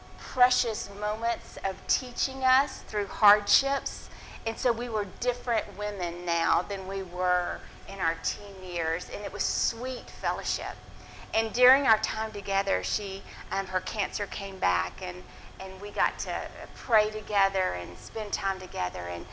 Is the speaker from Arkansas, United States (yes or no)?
yes; Arkansas, United States; I had a childhood friend that we grew up together in Arkansas